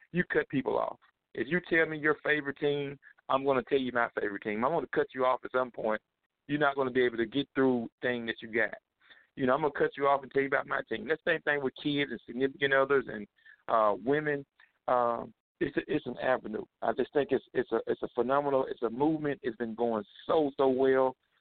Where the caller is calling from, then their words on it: Jackson, Mississippi, United States; I'm here in Jackson, Mississippi, and I have a journal